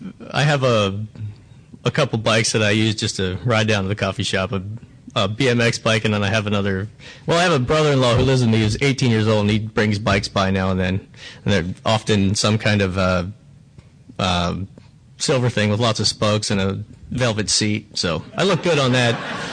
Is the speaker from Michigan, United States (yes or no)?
no; Pennsylvania, United States; now in Riverside County, United States; it's hard to beat where I grew up in Pennsylvania and the East Coast and Vermont